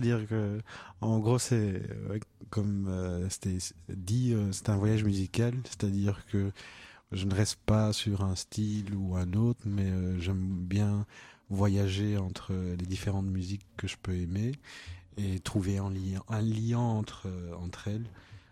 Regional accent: DR Congo; born there; moi en fait je suis né au Congo, voilà. Par ma maman qui est congolaise et papa qui est belge

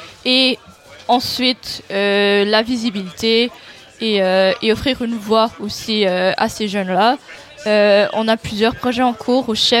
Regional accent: Canada; now in Belgium; Moi, personnellement, je viens du Canada et sur mon passeport canadien

